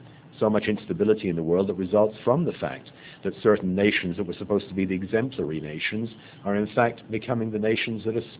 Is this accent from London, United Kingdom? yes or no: yes; London, United Kingdom; I'm from London, England, and I like to go back and visit family once a year.